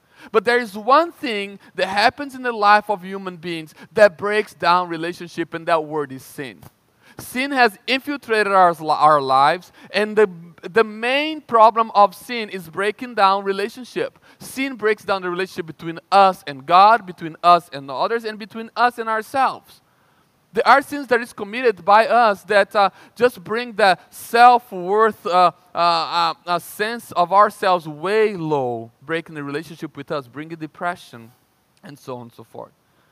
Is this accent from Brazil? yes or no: yes; Brazil; I remember growing up in Brazil